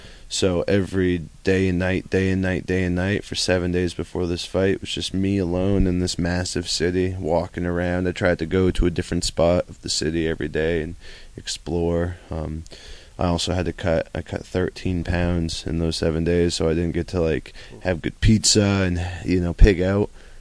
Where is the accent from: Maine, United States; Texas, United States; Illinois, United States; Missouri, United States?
Maine, United States; Even Gleason's doesn't charge me a gym fee because I come from Maine.